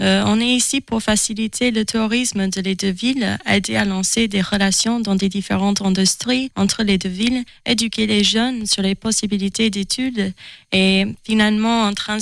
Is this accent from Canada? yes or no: no; Austin, Texas, United States; French is a second language; j'ai 25 ans et je viens d'Austin au Texas.